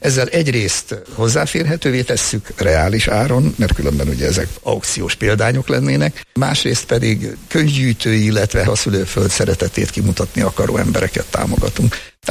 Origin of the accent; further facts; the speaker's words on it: Törökbálint, Pest, Hungary; also born or lived in Várfalu; Török Bálinton és Várfaluban nőttem föl, de oda hazahajtottak június elején és szeptember 1-ig én ott voltam.